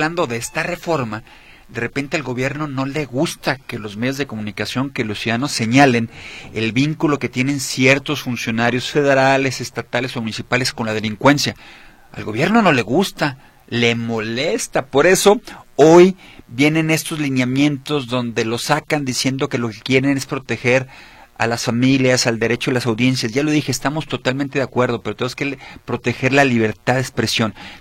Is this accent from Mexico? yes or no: yes; Mexico; hemos ido perdiendo derechos y libertades como mexicanos